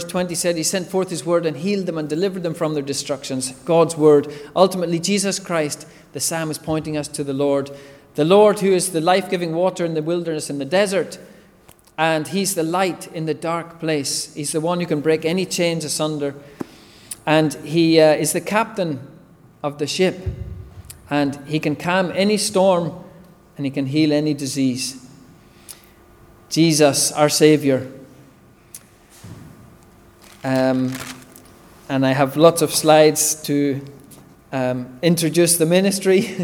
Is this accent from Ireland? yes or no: yes; Ireland; I'm an Irish man with a Korean wife.